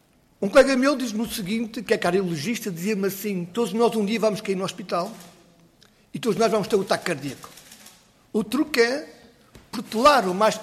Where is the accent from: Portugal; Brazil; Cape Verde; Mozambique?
Portugal; Porto; que eu sou do Porto, como devem compreender